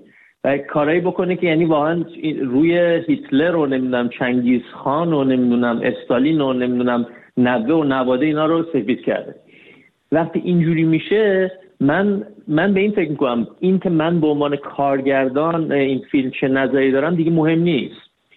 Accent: Iran; آدم نمیتونه توی ایران بزرگ شده باشه در شرایطی که ما بزرگ شدیم. من متولد 1360م، یعنی من با توی جنگ بزرگ شدم

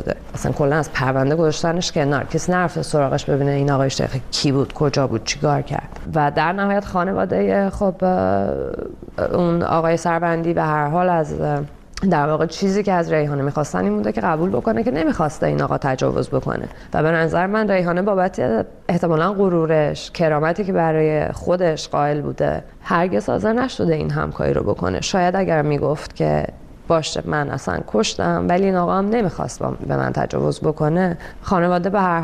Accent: Iran; moved away; من از ایران اومدم بیرون

